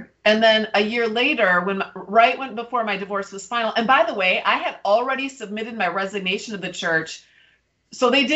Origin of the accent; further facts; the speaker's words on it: Minneapolis, Minnesota, United States; I'm from Minneapolis, Minnesota.